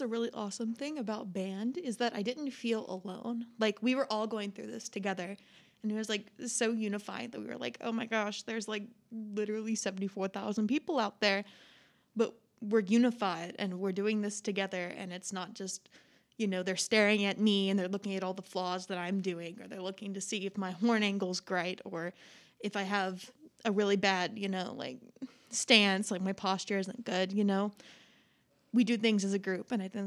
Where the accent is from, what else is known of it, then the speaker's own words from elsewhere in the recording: Oklahoma, United States; Okay, yeah, so I'm the only non-Arkansas person here. And coming from Oklahoma, all I'd ever heard about was the Texas OU rivalry.